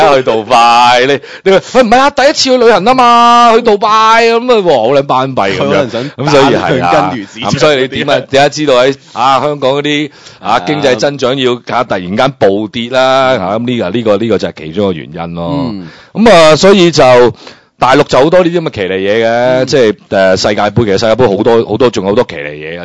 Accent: Guangdong, China; 我哋廣東人好中意食鱷魚㗎嘛。

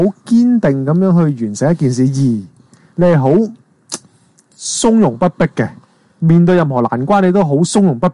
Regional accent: Hong Kong; 我唔知系咪作为一个香港人嗰种感觉

